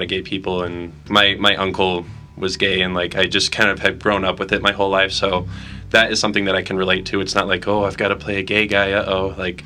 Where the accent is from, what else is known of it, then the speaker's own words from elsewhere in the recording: Utah, United States; and I grew up in Utah having a lot of LDS friends and kind of like having the same conversations that we have in the play